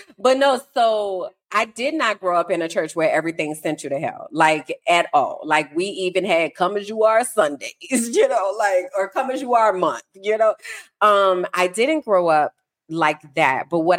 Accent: New Orleans, Louisiana, United States; I'm from New Orleans, so private school is a big thing in New Orleans

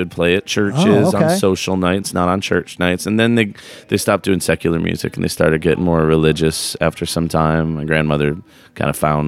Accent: Buffalo, New York, United States; I'm a child of the 80s. I'm right on the cusp of Gen X and Millennial. We call each other the Goonies. I'm from the suburbs of Buffalo, New York.

